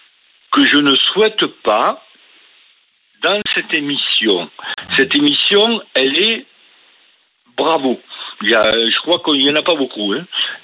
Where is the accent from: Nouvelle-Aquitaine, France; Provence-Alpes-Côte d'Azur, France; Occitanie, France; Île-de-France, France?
Nouvelle-Aquitaine, France; Bordeaux; Je suis de Bordeaux, mais je vis à côté de l'océan.